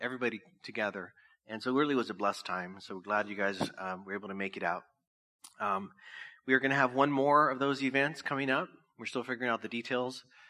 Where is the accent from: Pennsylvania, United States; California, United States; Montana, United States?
California, United States; Orange Cove; Two kids growing up in Orange Cove.